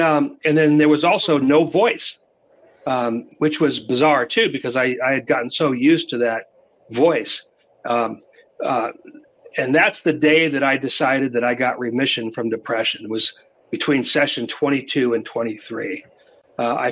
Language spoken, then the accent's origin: English; New England, United States; I grew up in New England, and I never saw the fall leaves.